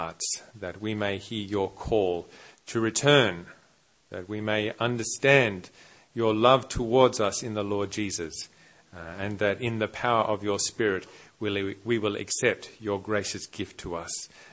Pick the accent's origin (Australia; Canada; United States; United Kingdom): Australia; as an Australian, I will do my best to speak English